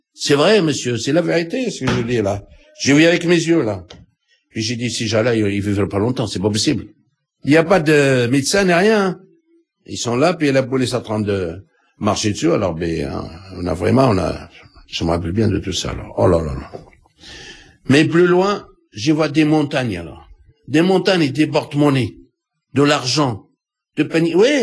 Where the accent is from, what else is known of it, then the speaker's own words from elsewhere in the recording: Algeria; J'ai dit, non, je suis algérien.